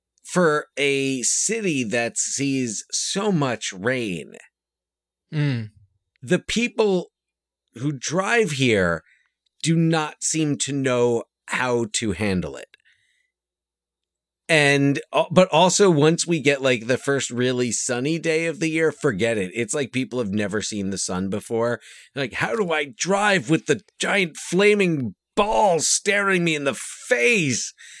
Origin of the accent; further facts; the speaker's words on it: New Jersey, United States; But growing up in Jersey and living in Jersey, I firmly believe that the worst drivers in the nation have Pennsylvania license plates.